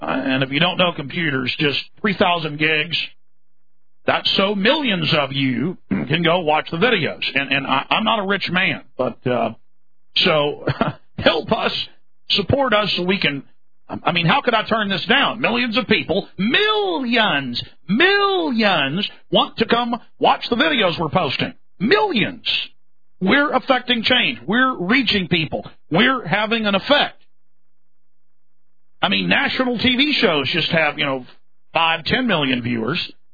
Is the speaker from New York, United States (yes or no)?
no; Dallas, Texas, United States; Now, that's a big church, by the way, folks. I'm from Dallas.